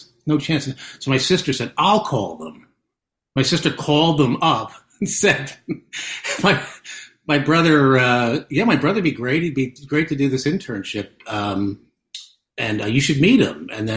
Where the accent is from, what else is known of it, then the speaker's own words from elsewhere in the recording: Long Island, New York, United States; there were actually people on my street, I'm not even joking, who had like 12 kids and 13 kids on where I grew up in Long Island.